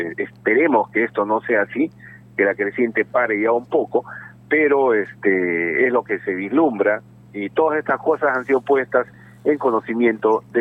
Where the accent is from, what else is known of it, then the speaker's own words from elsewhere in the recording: Loreto, Peru; Es una desazón que uno siente como peruano, como ciudadano de esta región